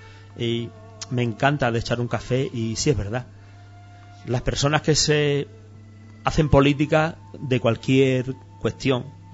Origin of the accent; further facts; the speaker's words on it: Guareña, Extremadura, Spain; soy ciudadano de Guareña, soy padre, soy trabajador